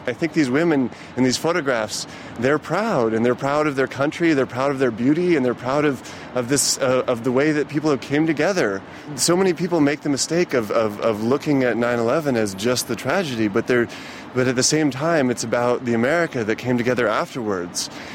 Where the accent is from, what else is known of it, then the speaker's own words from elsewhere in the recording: Las Vegas, Nevada, United States; I am from Las Vegas. This was my first trip to New York